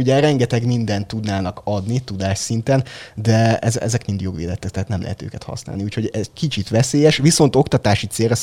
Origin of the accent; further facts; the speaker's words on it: Hungary; Egyrészt arra is, hogy magyarok vagyunk